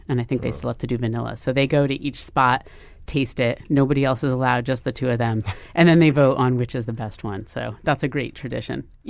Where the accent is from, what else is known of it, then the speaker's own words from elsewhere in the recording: New Haven, Connecticut, United States; I grew up in New Haven.